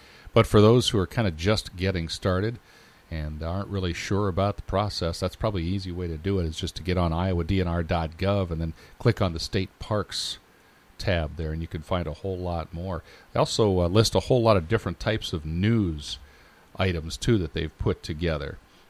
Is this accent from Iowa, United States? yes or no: yes; Dubuque, Iowa, United States; I grew up in Dubuque, and Mother's Day was the traditional day for all of the city parks to open.